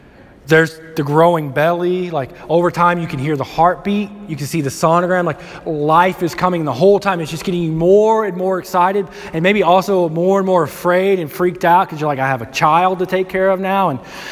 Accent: Alabama, United States; I grew up down south in Alabama, and we were about 5 hours from the Gulf.

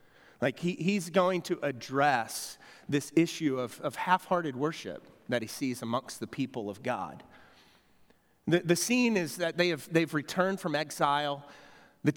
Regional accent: United States; as an American, I don't quite understand what's going on

